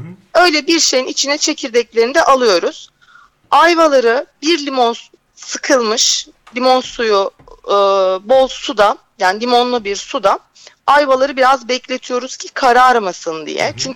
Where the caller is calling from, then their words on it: Bodrum, Muğla, Turkey; ben Bodrum'dan.